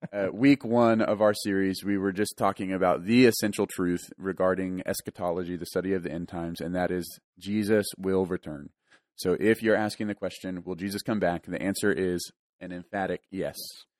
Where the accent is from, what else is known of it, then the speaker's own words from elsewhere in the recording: San Antonio, Texas, United States; I think I would have to give a nod to the food I grew up eating over in San Antonio.